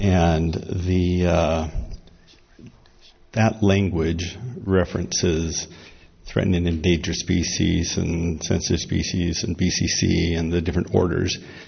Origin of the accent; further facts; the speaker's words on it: Salt Lake City, Utah, United States; I come from Salt Lake down here.